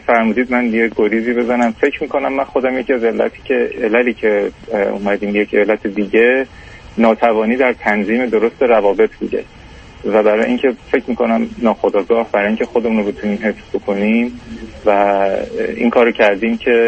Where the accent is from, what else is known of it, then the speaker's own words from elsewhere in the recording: Iran; also born or lived in Canada; now in United States; من از 2005 از ایران اومدم بیرون، 7 سالی کانادا بودم، الان تقریبا 5 ساله که امریکا هستم.